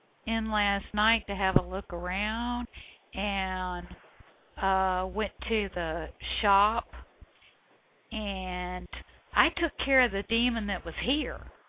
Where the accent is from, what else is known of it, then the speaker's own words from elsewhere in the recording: Atlanta, Georgia, United States; I'm originally from Atlanta, so I feel the connection and have some visions of the place, sometimes some memories of it.